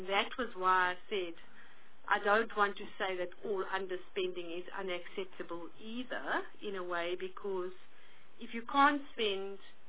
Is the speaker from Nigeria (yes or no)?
no; Eastern Cape, South Africa; I come from the Eastern Cape